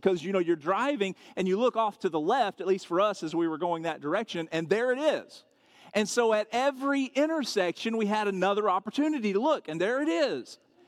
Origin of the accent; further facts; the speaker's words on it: Arkansas, United States; And remember, I'm from Arkansas, so the only thing I thought to say in that moment was